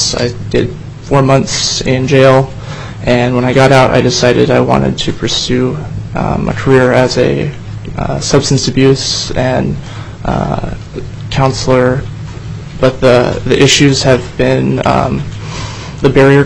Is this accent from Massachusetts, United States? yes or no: no; Anchorage, Alaska, United States; Good to speak with you today, Mr. Chair. I'm from Anchorage, Alaska.